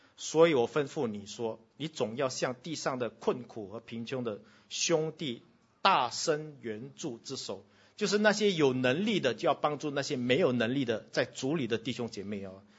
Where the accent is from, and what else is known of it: Singapore